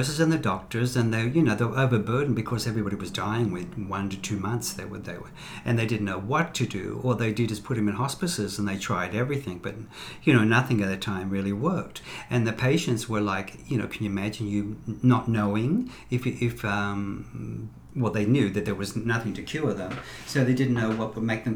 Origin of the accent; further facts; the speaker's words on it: Sydney, New South Wales, Australia; Well, I'm from Sydney, Australia.